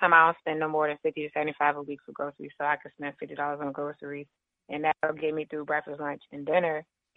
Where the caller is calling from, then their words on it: Landover, Maryland, United States; You know, I'm calling from Landover, Maryland.